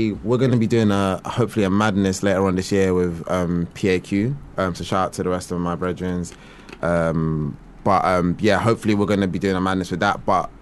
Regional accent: Catford, London, United Kingdom; I'm from Catford, innit?

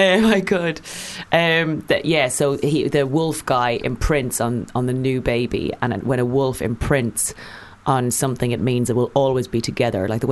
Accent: Leinster, Ireland; I grew up in Kildare, which is a very horsey area.

